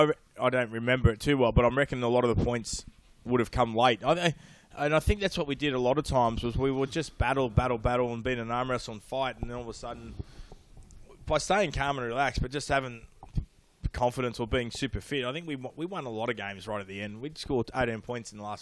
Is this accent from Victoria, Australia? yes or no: no; Newcastle, New South Wales, Australia; I grew up in Newcastle, so I didn't really have a local derby.